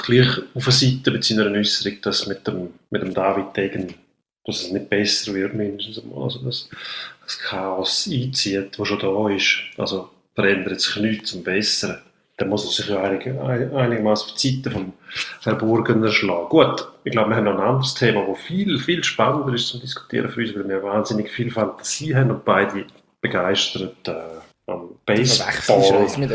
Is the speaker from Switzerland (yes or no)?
yes; Switzerland; Die Frage, Mühle von der Justiz malen nicht sehr schnell bei uns in der Schweiz.